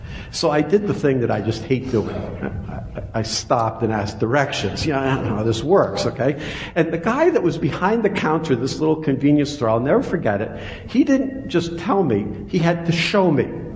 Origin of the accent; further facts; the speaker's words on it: Mystic, Connecticut, United States; For example, I'm from Mystic.